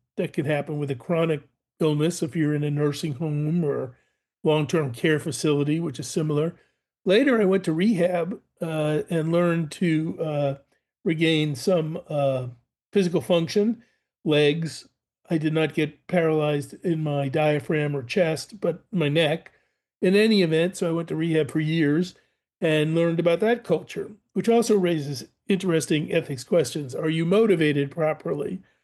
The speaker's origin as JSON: {"language": "English", "town": "Boston", "region": "Massachusetts", "country": "United States", "tie": "born or raised there", "said": "I grew up in Boston"}